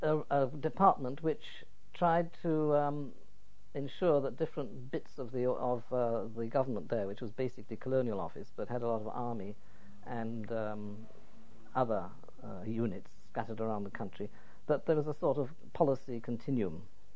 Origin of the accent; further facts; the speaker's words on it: United Kingdom; And even I, as a British person, if I went from point A to point B, might have to pass checkpoints.